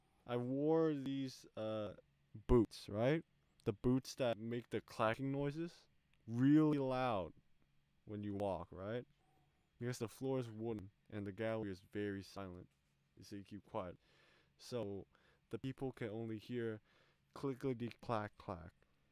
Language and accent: English; Hong Kong; I'm not in the Australian friend group. I'm from Hong Kong, my boy.